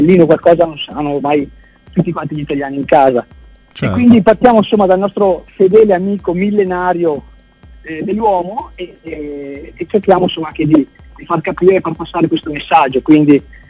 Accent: Veneto, Italy; ne sono orgoglioso perché è stata fatta nella mia terra, nel Veneto

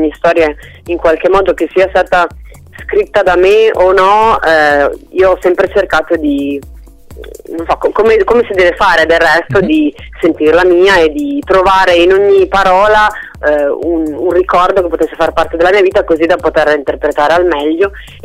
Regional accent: Albenga, Liguria, Italy; Il 7 di marzo sarò qua nel mio paese ad Albenga in Liguria

